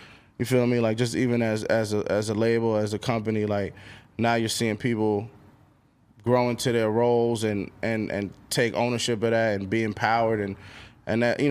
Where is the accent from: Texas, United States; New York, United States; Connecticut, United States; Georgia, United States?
New York, United States; I think it was like growing up in New York, that's what we did.